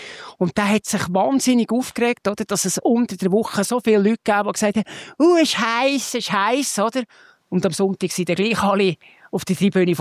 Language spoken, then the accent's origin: German; Bern, Switzerland; als Berner stelle ich mir die Frage